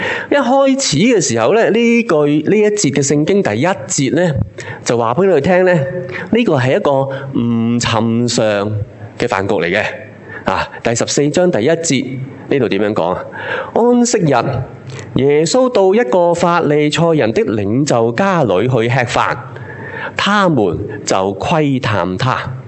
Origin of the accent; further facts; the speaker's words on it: China; 其实呢作为中国人呢，民以咩食为天，系咪？